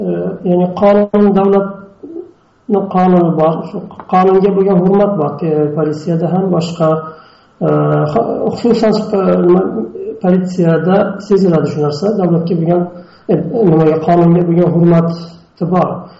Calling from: Turkey; Turkiyadan.

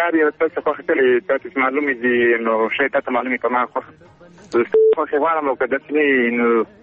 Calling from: Khogyani, Nangarhar, Afghanistan; خیستان ننګرهار

